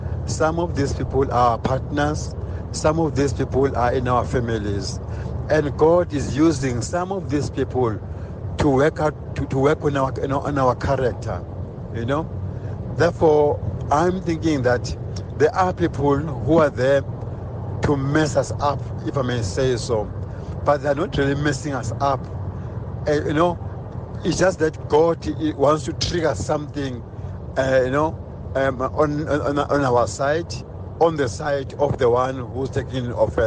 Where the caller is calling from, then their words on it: Krugersdorp, Gauteng, South Africa; I'm calling you from Kagiso in Krugersdorp.